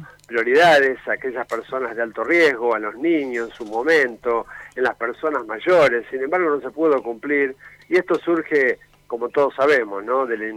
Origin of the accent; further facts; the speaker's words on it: Santa Fe, Argentina; cómo somos los santafesinos, los argentinos